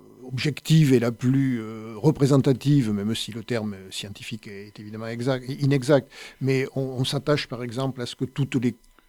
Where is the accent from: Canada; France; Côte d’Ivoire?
France; Montpellier, Occitanie; Ma toute prime jeunesse, je l'ai passée dans des quartiers très populaires, là où habitaient mes grands-parents. D'abord à Figuerolles, oui.